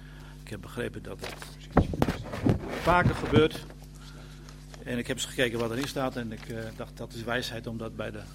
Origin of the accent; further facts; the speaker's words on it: Luttelgeest, Flevoland, Netherlands; also born or lived in Dronten; Geboren en getogen in Flevoland. Grotendeels in het dorp Luttelgeest. Maar ik heb ook 4 jaar in Dronten gewoond. Dus ik ben uit Flevoland nooit uit geweest.